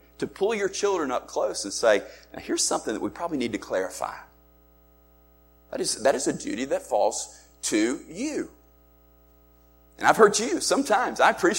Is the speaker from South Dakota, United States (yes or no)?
no; Spartanburg, South Carolina, United States; I wanted to take him to Spartanburg, South Carolina, and you got to try the Beacon, and you got to taste this.